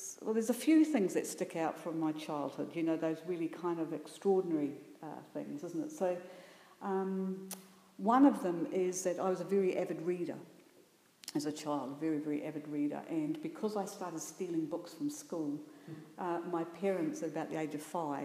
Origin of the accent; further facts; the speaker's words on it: New Zealand; I'm a New Zealander and I come from a culture that is pretty communally community orientated